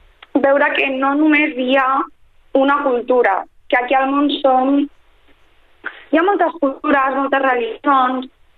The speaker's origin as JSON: {"language": "Catalan", "region": "Catalonia", "country": "Spain", "also_born_or_lived": "Morocco", "said": "som catalans, però el que passa és que no ens podem identificar ni amb els catalans ni amb els estrangers, ni amb els no catalans, perquè aquí a Catalunya som els estrangers, encara que hem nascut aquí"}